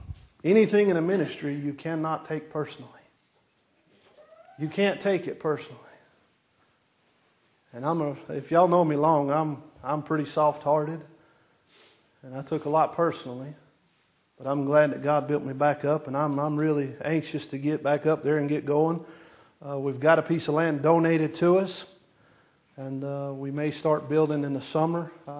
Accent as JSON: {"language": "English", "region": "North Carolina", "country": "United States", "lives_now": "North Dakota, United States", "said": "I said, yes, ma'am, but we're from North Carolina. And the law is 16 down there."}